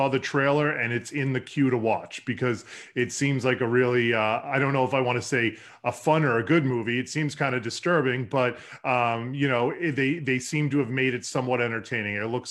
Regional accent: Massachusetts, United States; moved away as an adult; now in Colorado, United States; I grew up locally in Massachusetts, and after college, I wanted to see greener pastures. So I moved out to Colorado so I could drink lots of craft beer and go snowboarding.

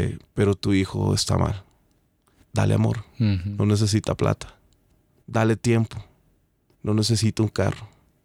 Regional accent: Colombia; de Colombia.

